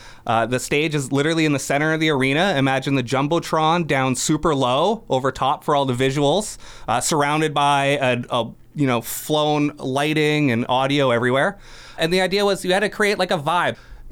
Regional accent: Prince George, British Columbia, Canada; growing up in Prince George, when I was under 19

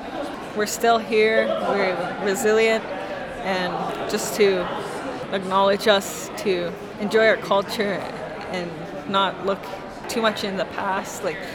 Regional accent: Merritt, British Columbia, Canada; I'm from Upper Nicola Band in Merritt. From my dad's side, I'm from Saskatchewan Standing Buffalo Reserve.

